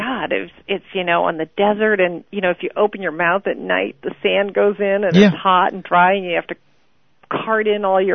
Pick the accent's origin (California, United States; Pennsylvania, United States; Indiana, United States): Indiana, United States; You know, living in New England, the first leaves that fall, and When I was growing up in Indiana, I went to a school that we, every spring, every March, we went out and we tapped the maple trees and made maple syrup.